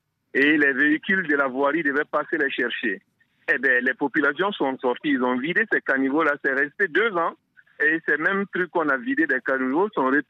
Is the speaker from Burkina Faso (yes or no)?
yes; Bobo-Dioulasso, Hauts-Bassins, Burkina Faso; Moi, je suis un homme de 52 ans. Dès mon enfance, à Bourou-du-Lasso, à Ouara